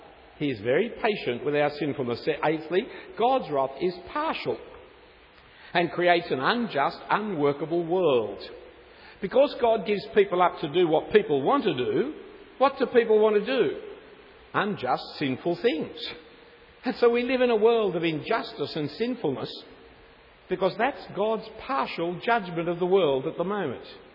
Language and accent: English; Australia; we're all suffering the pleasures and joys of being an Australian and the embarrassments and shames of being an Australian.